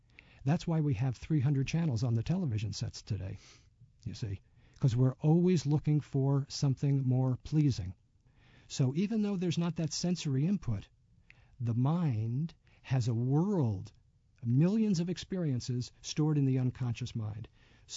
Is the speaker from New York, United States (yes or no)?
yes; Albany, New York, United States; When I was a child growing up in Albany